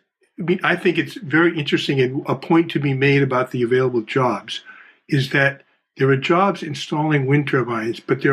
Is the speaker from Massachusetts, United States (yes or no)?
yes; New Bedford, Massachusetts, United States; So I grew up in New Bedford, and in front of the New Bedford Library is a picture of a whaler guy with a harpoon in a boat.